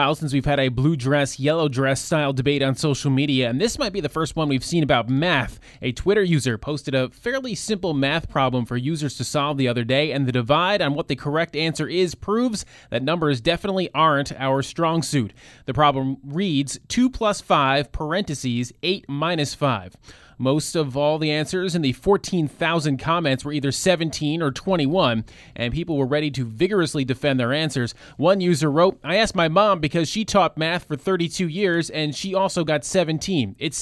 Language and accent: English; New Jersey, United States; accent: New Jersey; But otherwise, I think my accent was still pretty Jersey through and through.